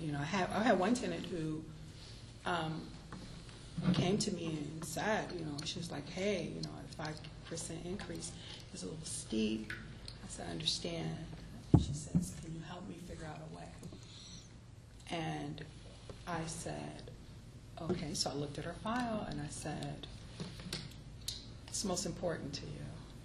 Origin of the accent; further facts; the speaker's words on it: Chicago, Illinois, United States; I'm from Chicago. Trust me, it's high.